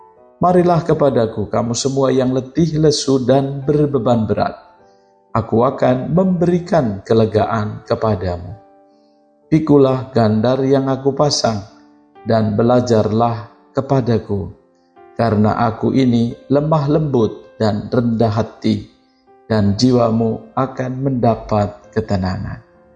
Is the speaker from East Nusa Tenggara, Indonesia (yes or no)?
yes; East Nusa Tenggara, Indonesia; Dari tempat di mana saya sedang berlibur di Pulau Lembata, dari tempat asal saya mengucapkan selamat menikmati liburan